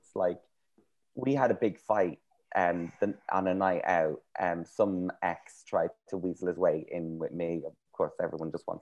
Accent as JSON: {"language": "English", "country": "Ireland", "said": "Straight to the point, I'm Irish, ain't no messing."}